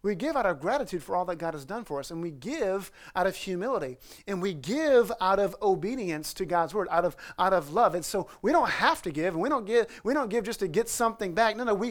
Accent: New Orleans, Louisiana, United States; now in New York, United States; Most of you guys know that I grew up down in the New Orleans area in Louisiana. I married this New Yorker, you know, and I heard this clear call to the state of New York after I married a New Yorker.

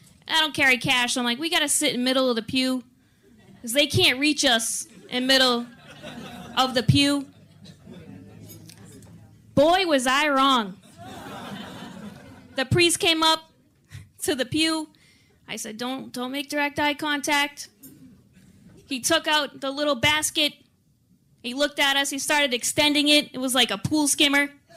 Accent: Boston, Massachusetts, United States; So I'm Irish Catholic, and that's not shocking because I'm from Boston.

